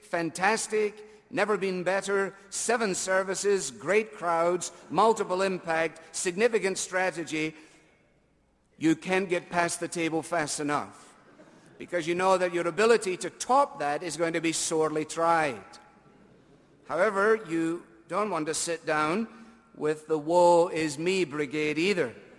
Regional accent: Scotland, United Kingdom; And as a Scot, I'm absolutely thrilled when there are giveaways.

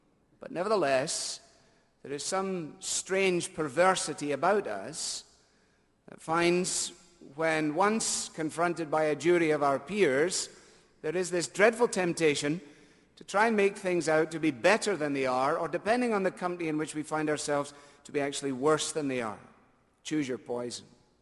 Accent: Scotland, United Kingdom; And as a Scot, I'm absolutely thrilled when there are giveaways.

